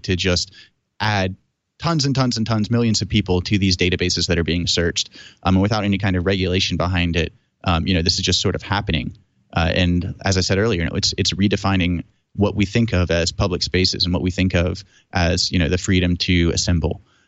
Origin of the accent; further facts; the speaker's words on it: Maryland, United States; So in my home state, for example, if we slide over to Maryland